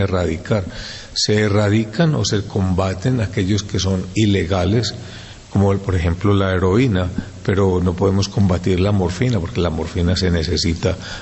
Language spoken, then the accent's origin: Spanish; Medellín, Antioquia, Colombia; born there; Sí, yo nací en Colombia, específicamente en Medellín, Colombia